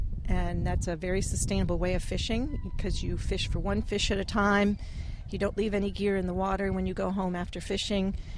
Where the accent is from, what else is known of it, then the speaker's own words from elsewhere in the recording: Newfoundland and Labrador, Canada; when I was growing up in Newfoundland and Labrador, kids were around the wharf.